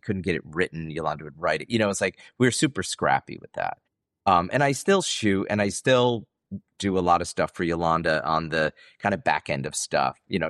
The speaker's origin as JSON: {"language": "English", "town": "Rochester", "region": "New York", "country": "United States", "tie": "born or raised there", "said": "growing up in Rochester, Bausch & Lomb, Kodak, everything starts imploding."}